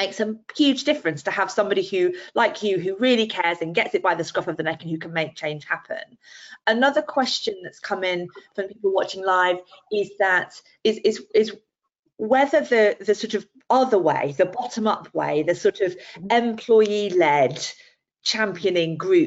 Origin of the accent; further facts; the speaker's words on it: Yorkshire and the Humber, United Kingdom; I am from Yorkshire